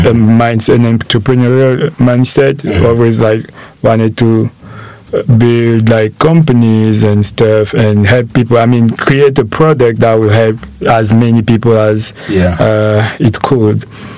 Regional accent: Gabon; also born or lived in Cameroon; Yeah, I'm from Cameroon, but I've lived in Gabon for the most part of my childhood and adolescence.

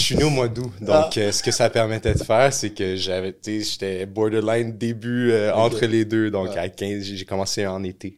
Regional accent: Laval, Quebec, Canada; Je suis d'origine haïtienne. Première génération d'immigrants étaient mes parents. J'ai grandi à Laval.

